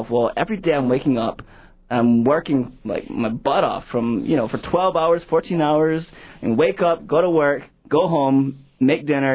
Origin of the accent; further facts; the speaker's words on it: Hawaii, United States; Whether it's, you know, growing up as a Hawaiian kid in Hawaii, you know, going into the science and engineering field and studying nuclear physics